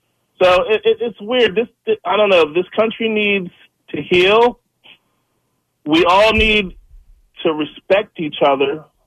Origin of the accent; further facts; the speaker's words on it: Malvern, Pennsylvania, United States; now in Norristown, United States; You know, I live in the suburbs. I'm out here in Norristown. I grew up in Malvern.